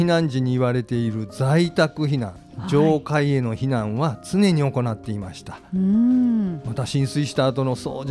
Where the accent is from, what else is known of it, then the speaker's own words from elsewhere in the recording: Fukuchiyama, Kyoto, Japan; はい、実は私の実家が京都府の福知山市の由良川沿いにありました。